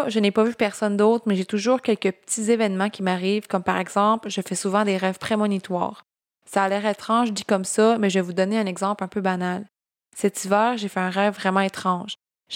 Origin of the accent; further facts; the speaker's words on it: Quebec, Canada; Puis je viens de la Gaspésie.